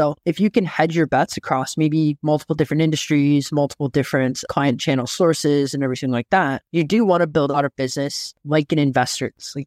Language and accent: English; Canada; I was under 21 in a different country because I'm Canadian.